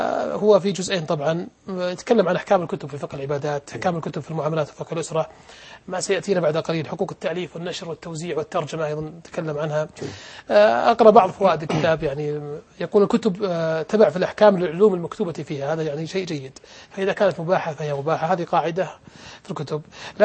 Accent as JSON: {"language": "Arabic", "country": "Saudi Arabia", "said": "عندنا في السعودية"}